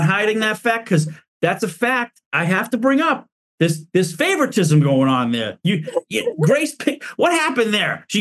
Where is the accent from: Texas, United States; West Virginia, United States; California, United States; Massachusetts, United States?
Massachusetts, United States; Gloucester; I used to be like the sports editor and editor of the Gloucester Times in my hometown.